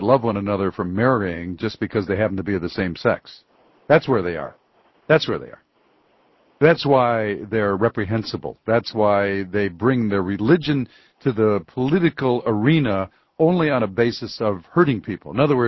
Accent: Detroit, Michigan, United States; Here's Paul in my hometown, Detroit City.

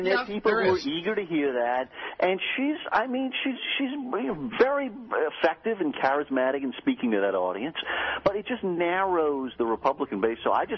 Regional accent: Louisiana, United States; Listen, I'm from Louisiana. We've got a constituency for that, you know.

